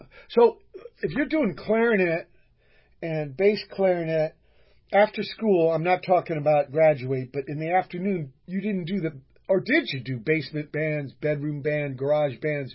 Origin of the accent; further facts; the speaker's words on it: Virginia, United States; Well, you know, I am too. I'm from Virginia, you know.